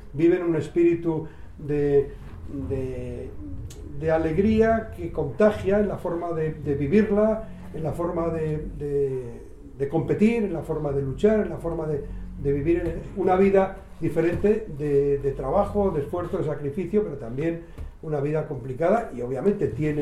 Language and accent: Spanish; Palencia, Castile and León, Spain; born there; O en Palencia, que es mi tierra de nacimiento.